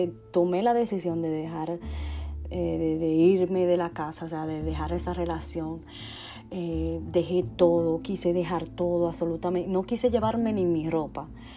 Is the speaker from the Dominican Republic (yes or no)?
yes; Dominican Republic; criarme en mi país de origen, que es República Dominicana